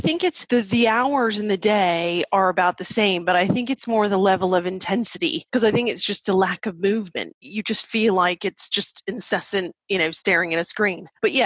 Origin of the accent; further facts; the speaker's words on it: Miami, Florida, United States; also born or lived in New York; Obviously, I'm from Miami.